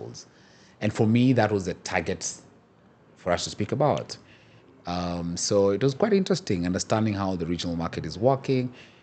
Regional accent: Kenya; Let me speak now as a Kenyan.

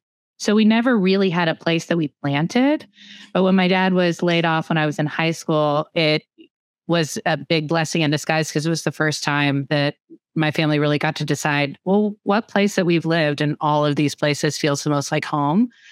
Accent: Tryon, North Carolina, United States; I grew up in a tiny little town, less than 1500 people, called Tryon, North Carolina.

